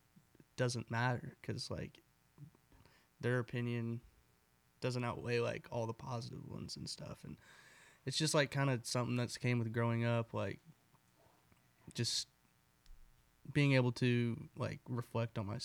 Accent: Midwest, United States; I like the alliteration between the two words, and I'm from the Midwest, and I was like, this makes sense.

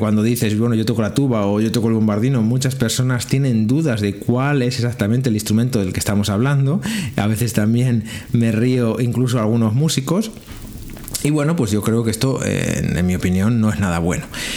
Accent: Toro, Castile and León, Spain; moved away as an adult; also born or lived in Gijón; now in Gran Canaria, Spain; tanto en Gijón, donde estuve 13 años de profesor, como en Toro, en mi ciudad natal. Y ahora que estoy en Gran Canarias

